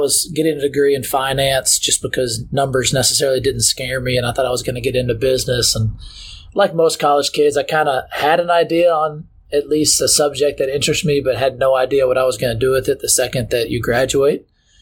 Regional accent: Lexington, Kentucky, United States; I grew up in Lexington, Kentucky, so I grew up watching Kentucky basketball.

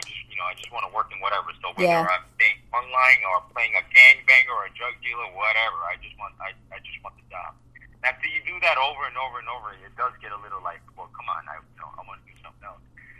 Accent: Colombia; Colombian. I was born in Colombia

